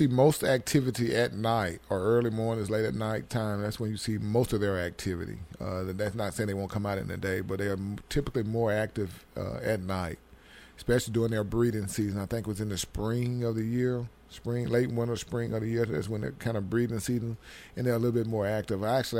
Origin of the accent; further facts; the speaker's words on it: Mississippi, United States; accent: country; now in Tennessee, United States; I am from the South, Mississippi. I guess that country accent can't shake it, even though I've been in Tennessee. But I guess I'm still in the South, really.